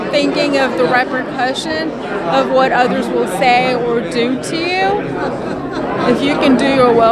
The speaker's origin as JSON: {"language": "English", "country": "Pakistan", "moved": "yes", "lives_now": "United States", "said": "I come from Pakistan, and I'm a pilot for a living in the United States"}